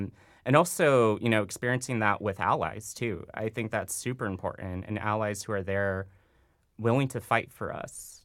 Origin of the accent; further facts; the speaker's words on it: Chula Vista, California, United States; moved away; So growing up in Chula Vista, I think San Diego in general, I wouldn't say there was trans visibility